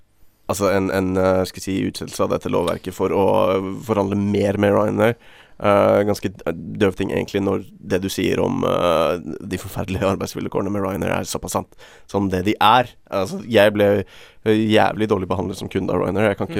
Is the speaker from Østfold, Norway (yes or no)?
yes; Halden, Østfold, Norway; Og i min egen erfaring som haldenser, så har man også i Østfold muligheten å reise til Sverige og ta fly.